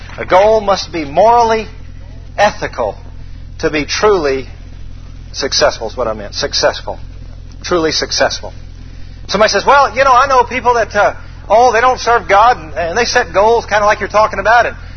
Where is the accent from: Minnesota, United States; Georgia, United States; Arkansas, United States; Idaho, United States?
Georgia, United States; Atlanta; I thought milk came from the grocery store. That's how dumb I was growing up in Atlanta.